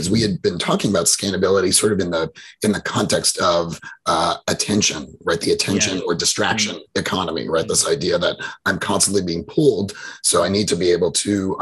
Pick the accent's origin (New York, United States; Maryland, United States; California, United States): New York, United States; Manhattan; And I grew up in Manhattan, and I think I learned this lesson on the streets of New York